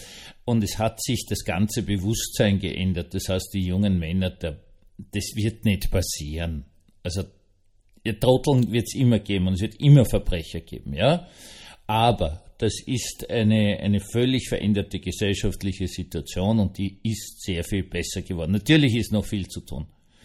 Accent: Austria; und das musste ich jetzt als Österreicher sagen

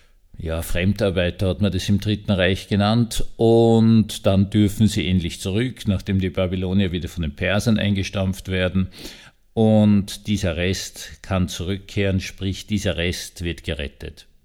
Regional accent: Vienna, Austria; born there; Sie wissen ja, dass ich also gebürtiger Wiener bin.

